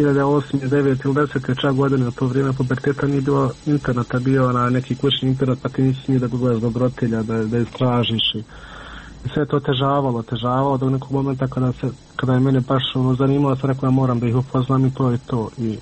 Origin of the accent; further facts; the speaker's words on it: Miljevina, Republika Srpska, Bosnia & Herzegovina; mi smo svi gore iz Miljevine